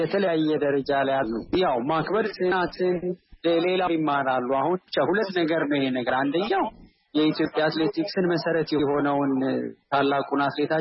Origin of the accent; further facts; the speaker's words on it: Addis Ababa, Ethiopia; እኔ የአዲስ አበባ ነው ተወልጄ ያደግኩት።